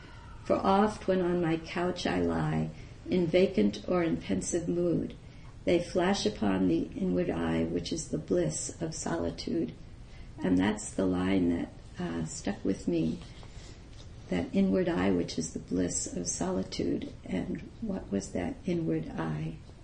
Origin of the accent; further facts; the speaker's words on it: New York City, New York, United States; I grew up in New York City and I didn't have much experience of wilderness except for camp.